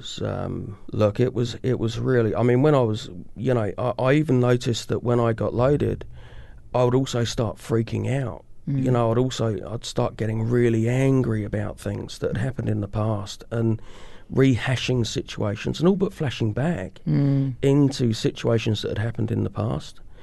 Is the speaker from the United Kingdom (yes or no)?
yes; England, United Kingdom; She's a New Zealander, I'm an Englishman.